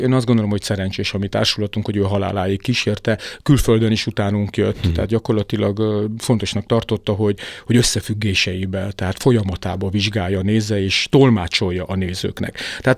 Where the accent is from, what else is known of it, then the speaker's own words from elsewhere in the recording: Transylvania, Romania; én Észak-Erdélyben nevelkedtem, és az én családom soha nem demonstrálta a magyarságát, hanem élte olyan természetesen, mint hogy egy pohár vizet iszol.